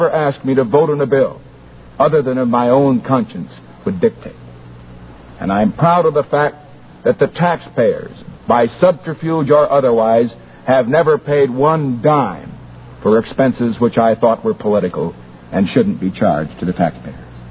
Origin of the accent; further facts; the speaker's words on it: California, United States; The only way that I could do that was to accept the aid which people in my home state of California who contributed to my campaign